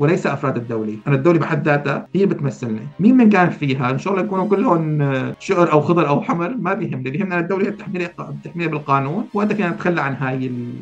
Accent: Homs, Homs Governorate, Syria; now in United Kingdom; مقيم حاليا ببريطانيا، ولكن أنا سوري من حمص. نتيجة الثورة والقصف والتهجير تهجرت أكثر مرة ضمن المدينة، بعدين إلى دول الجوار، وبعدها لبريطانيا.

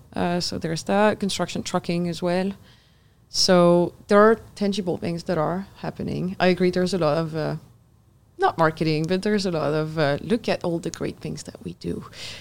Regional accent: Brittany, France; English is a second language; I'm from Brittany. Usually Canadians know my hometown because it was Jacques Cartier's hometown.

